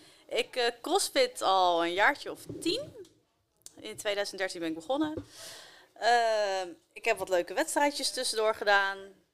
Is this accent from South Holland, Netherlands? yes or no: yes; Rijswijk, South Holland, Netherlands; Ja, ik kom uit Den Haag. Opgegroeid in Rijswijk, maar dat is eigenlijk Den Haag, same same.